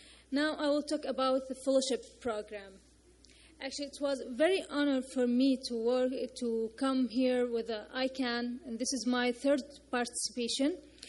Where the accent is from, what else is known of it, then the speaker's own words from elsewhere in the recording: Jordan; First of all, I will start by introducing myself. … from Jordan.